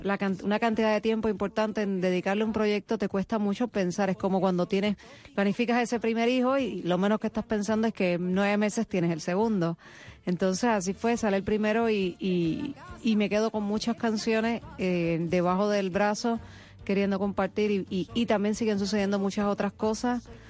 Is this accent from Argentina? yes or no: no; Puerto Rico; yo soy una cantautora puertorriqueña.